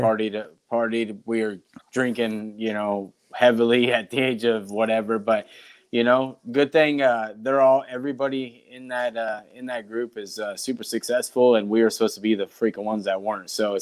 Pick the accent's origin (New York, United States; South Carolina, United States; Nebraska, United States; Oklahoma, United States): Nebraska, United States; It was small town. I grew up in a town of about 7,000 people.